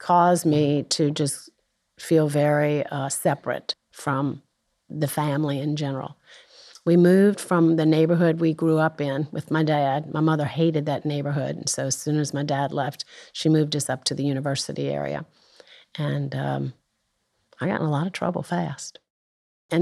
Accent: New Orleans, Louisiana, United States; Well, I grew up here in New Orleans as well.

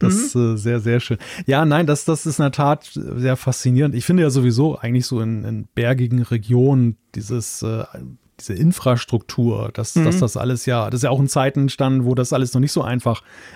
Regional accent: Northern Germany, Germany; das ist ja für mich zum Beispiel als Norddeutscher jetzt das total coole Autofahrerlebnis oder Radfahrerlebnis

